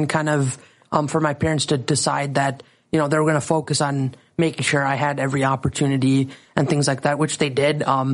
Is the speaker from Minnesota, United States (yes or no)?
yes; Lakeville, Minnesota, United States; I'm 25 years old, and I'm from Lakeville, Minnesota.